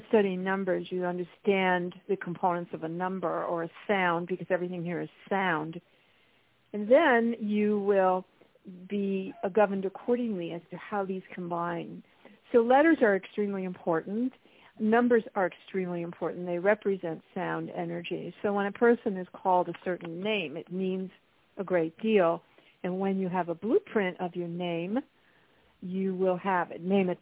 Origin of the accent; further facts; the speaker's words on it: New York City, New York, United States; also born or lived in Hong Kong; I was born in New York City, and was raised in an Irish family, and that is went to school back east.